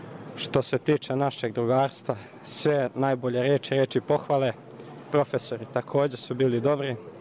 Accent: Dečani, Kosovo; rodom sam iz Dečana.

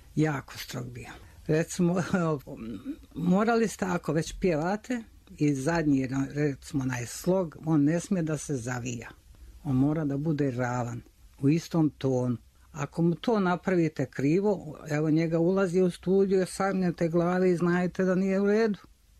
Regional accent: Sarajevo, Federation of Bosnia and Herzegovina, Bosnia & Herzegovina; Srednju isto u Sarajevu.

